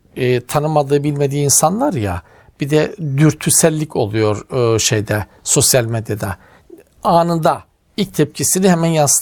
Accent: Black Sea Region, Turkey; Atma türkü dediğimiz olay mesela bizim Karadeniz'de aslında bir laf sokma türküdür sanatsal biçimde.

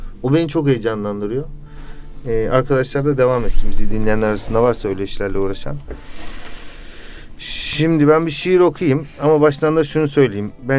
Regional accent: Üsküdar, Istanbul, Turkey; Kadıköy doğumlu. Üsküdar'da hemen sınırda doğmuşum yani. Kadıköy diyorum ama Üsküdar'da doğdum diyebilirim yani. Üsküdar'da doğdum, büyüdüm diyebilirim.

